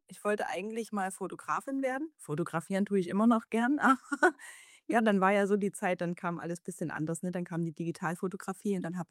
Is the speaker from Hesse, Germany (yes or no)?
no; Bautzen, Saxony, Germany; now in Dresden, Germany; Also aufgewachsen bin ich in Bautzen. Jetzt wohne ich in Dresden mittlerweile.